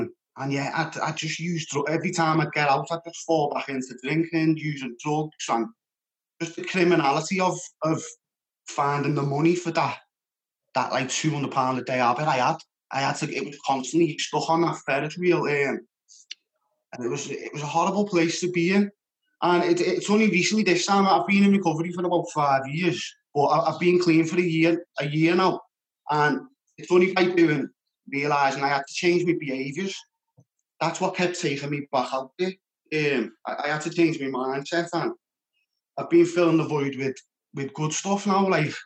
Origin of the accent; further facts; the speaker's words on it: Liverpool, North West England, United Kingdom; I grew up in Toxteth.